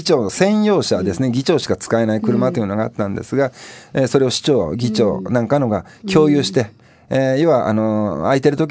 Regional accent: Nara, Japan; now in Zushi, Japan; もともと奈良県奈良市の出身です。

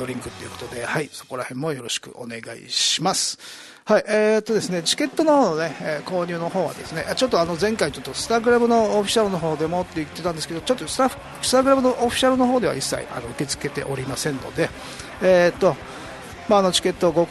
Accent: Miyakojima, Okinawa, Japan; 僕の生まれ故郷の宮古島にね

